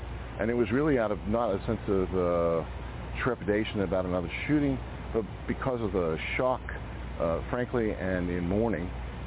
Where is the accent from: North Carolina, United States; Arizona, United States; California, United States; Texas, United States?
Texas, United States; I'm a Texan, I own guns, and I'm a hunter.